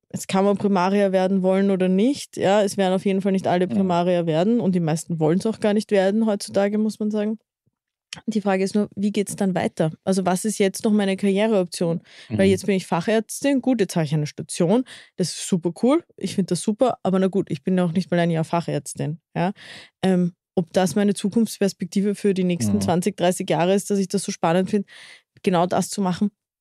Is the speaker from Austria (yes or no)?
yes; Vienna, Austria; ich bin in Wien geboren und aufgewachsen